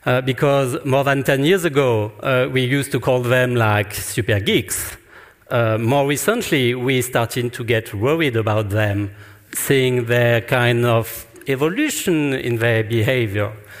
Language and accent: English; France; English is a second language; sorry, I don't speak Dutch. Plus, I'm French and I'm going to speak in English. And actually, I guess my accent is even worse than Emmanuel Macron is.